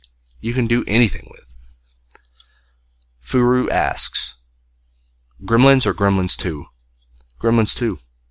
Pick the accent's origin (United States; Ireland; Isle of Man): Ireland; Now see, I'm Irish. I have to answer potatoes or else they're going to take my Irish card.